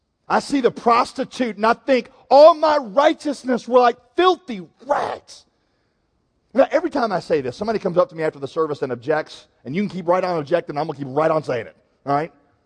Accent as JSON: {"language": "English", "country": "United States", "said": "It means that more important to me than being American or being white is the fact that I am bought by and raised in Jesus."}